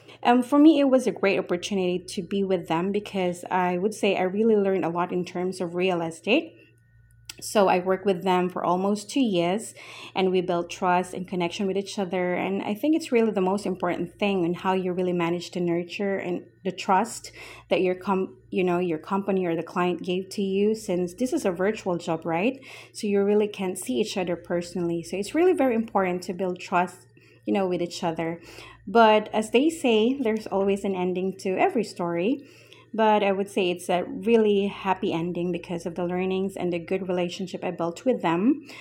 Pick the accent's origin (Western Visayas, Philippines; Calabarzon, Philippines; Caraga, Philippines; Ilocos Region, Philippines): Caraga, Philippines; Butuan; I am from Butuan City, Philippines